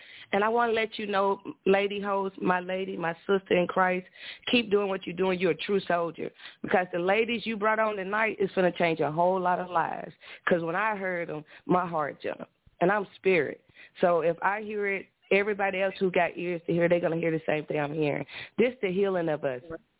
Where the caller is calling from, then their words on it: Nashville, Tennessee, United States; I'm calling from Nashville, Tennessee.